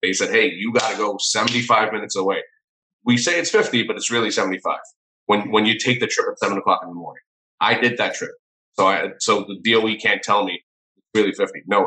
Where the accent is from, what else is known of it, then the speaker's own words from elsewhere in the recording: New York City, New York, United States; I grew up in New York City, and I'm a product of the public school system.